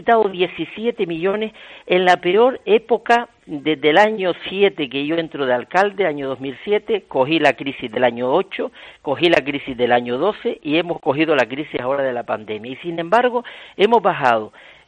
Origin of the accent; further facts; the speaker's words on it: Canary Islands, Spain; yo creo que si vengo de Canarias hasta aquí, no es por gusto